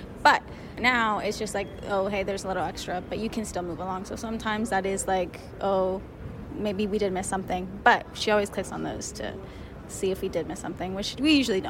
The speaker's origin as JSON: {"language": "English", "town": "Columbus", "region": "Ohio", "country": "United States", "said": "I'm from Columbus, Ohio. I live like 15 minutes away from Capital University."}